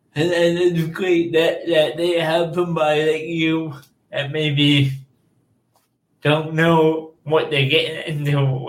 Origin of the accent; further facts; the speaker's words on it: New York, United States; born there; I was born in New York back in the 80s